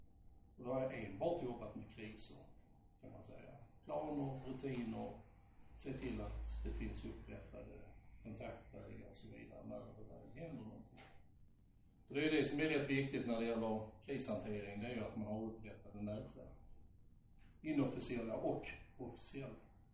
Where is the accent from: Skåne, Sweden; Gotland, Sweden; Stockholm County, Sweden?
Skåne, Sweden; jag brukar alltid börja med att jag är skåning.